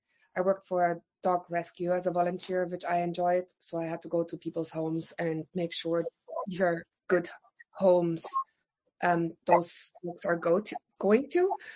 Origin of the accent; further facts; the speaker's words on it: Watson Lake, Yukon, Canada; I'm from Watson Lake. I'm the rec programmer over here.